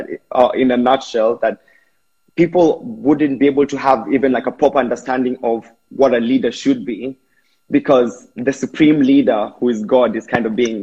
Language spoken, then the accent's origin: English; Kenya; I'm from Kenya